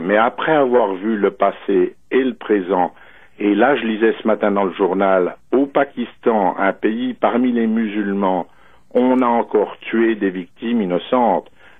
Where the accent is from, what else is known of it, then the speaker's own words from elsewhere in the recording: Canada; D'ailleurs, je dois dire que nous sommes Français du Canada